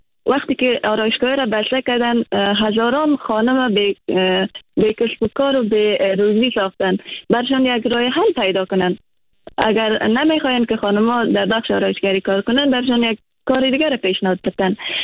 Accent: Afghanistan; خانم های شجای وطنم افغانستان

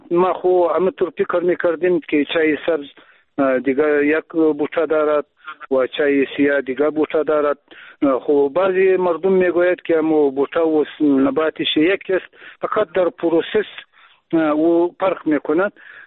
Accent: Afghanistan; first language Pashto; Persian is a second language; البته اگر چی ما هم همون زبان مادری ما پشتو هست و بازم بادری چند گفته میتانیم کم کم

